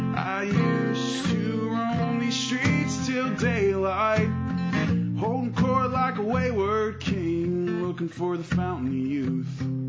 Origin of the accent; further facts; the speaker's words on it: Huntington, West Virginia, United States; All right … from Huntington, West Virginia, and we're in Pilsen, Illinois, right outside of Chicago